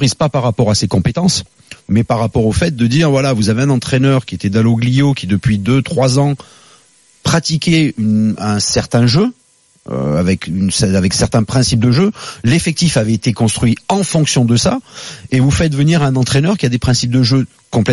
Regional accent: Saint-Étienne, Auvergne-Rhône-Alpes, France; born there; Mais je suis … les gars, je suis né à Saint-Etienne.

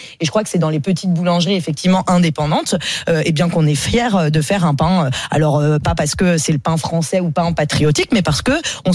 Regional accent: Paris, Île-de-France, France; Donc moi je suis parisienne aussi

